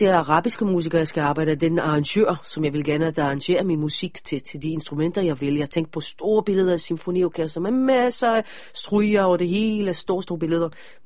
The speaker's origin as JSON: {"language": "Danish", "country": "Israel", "said": "Så jeg må ikke sige, at jeg kommer fra Israel. De må ikke vide, at jeg taler, at teksterne er på hebraisk."}